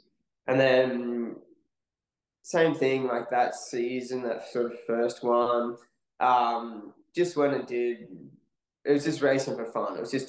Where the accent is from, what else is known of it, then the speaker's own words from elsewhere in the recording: Australia; same origins as most Australian paddlers, all just through that surf life saving system